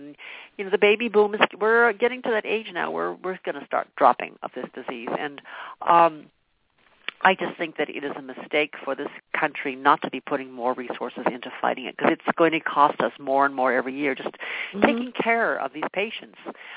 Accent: San Diego, California, United States; I grew up in San Diego.

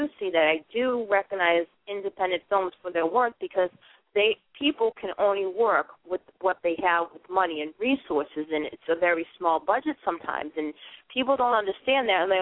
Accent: Boston, Massachusetts, United States; and I'm from Boston, and I lived in the same area that he lived.

